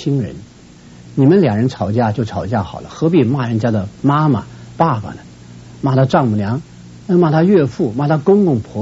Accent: Shenyang, Liaoning, China; 我是东北人什么办法呢？我父母生下我就是东北人，我是沈阳人，

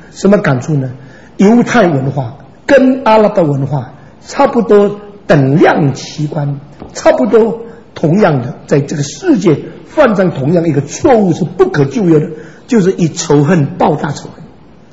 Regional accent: Xiamen, Fujian, China; moved away; 那是中国跟日本打仗的时候，我在厦门生的。我50年以后离开厦门以后，准准50年，我跑回我的家乡去找到我生的那个房子。

